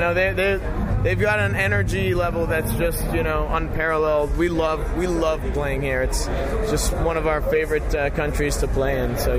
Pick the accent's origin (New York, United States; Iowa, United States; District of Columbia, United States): District of Columbia, United States; Washington; We're from Washington, D.C. in the States.